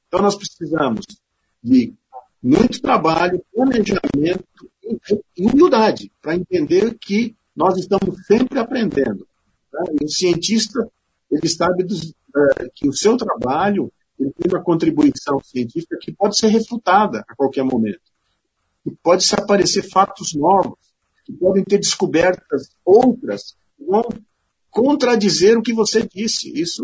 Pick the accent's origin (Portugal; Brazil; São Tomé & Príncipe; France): Brazil; Engenheiro Beltrão, Paraná; also born or lived in Nova Esperança / Maringá; Eu sou nascido em Nova Esperança, no Paraná. Eu passei minha infância em Engenheiro Beltrão, muito próximo, né? Eu também sou da Terra Roxa, próximo, né, de vocês. Estudei em Maringá, na Universidade Estadual de Maringá